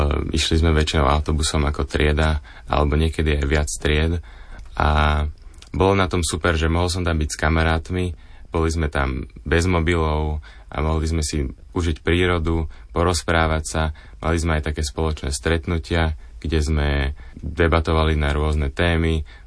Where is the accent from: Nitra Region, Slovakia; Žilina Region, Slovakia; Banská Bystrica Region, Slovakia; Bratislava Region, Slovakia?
Bratislava Region, Slovakia; Bratislava; pochádzam z Bratislavy.